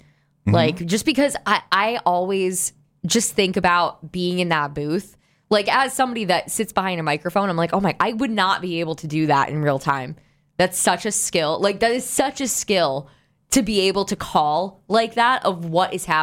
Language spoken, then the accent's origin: English; Cleveland, Ohio, United States; I'm from Cleveland.